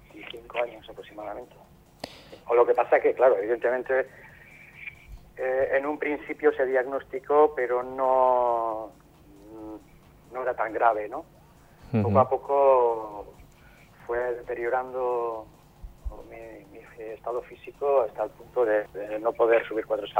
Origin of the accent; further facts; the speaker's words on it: Eibar, Basque Country, Spain; accent: Basque; now in Fortuna, Spain; soy de Eibar.